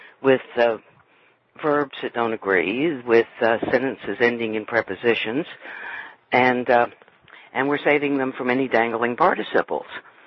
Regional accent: New York, United States; As a New Yorker, he fit.

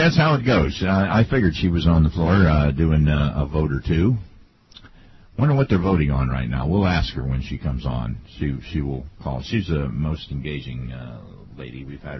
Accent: Ohio, United States; I got to tell you, I'm originally from Ohio, and I've always had respect for George Voinovich.

